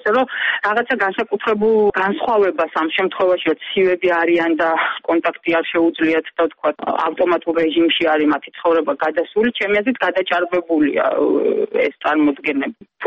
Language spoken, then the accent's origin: Georgian; Adjara, Georgia; moved away; თუმცა მართალი გითხრათ, მე თუ აჭარელი ვარ